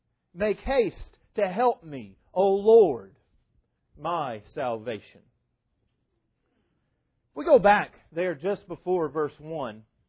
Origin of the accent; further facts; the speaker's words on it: Texas, United States; moved away as an adult; also born or lived in Florida; I grew up in West Texas, and partly as a result of that, I didn't learn how to swim until I was 18 years old and I moved to Florida.